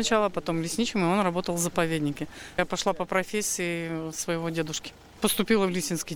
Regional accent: Ukraine; now in Russia; Я вообще с Украины, там как раз по лесу, и у меня дедушка работал лесничим.

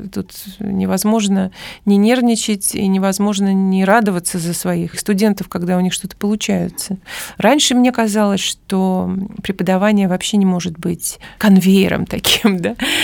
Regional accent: Saint Petersburg, Russia; когда судьба снова привела меня в Петербург, мой родной город

